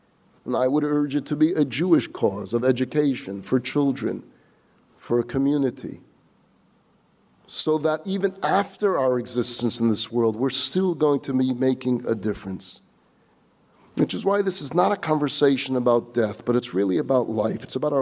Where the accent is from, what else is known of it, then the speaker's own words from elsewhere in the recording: Vilnius, Vilnius County, Lithuania; So I decided I'm going back to my hometown of Vilna.